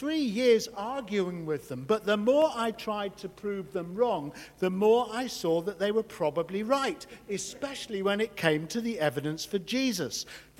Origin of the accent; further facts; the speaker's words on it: Walton-on-Thames, South East England, United Kingdom; My family come from Germany, where many lost their lives in the Holocaust. But I was brought up in Walton-on-Thames, just 20 miles away. We went to Kingston Liberal Synagogue